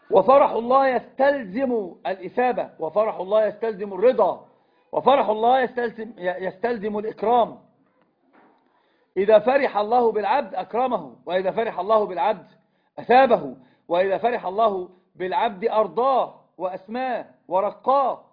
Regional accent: Egypt; هذه الصفة عندنا في مصر لا تكون إلا لبعض أناس معروفين

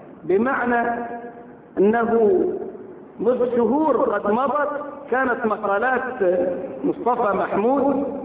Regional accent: Egypt; تنشر في بلدنا مصر

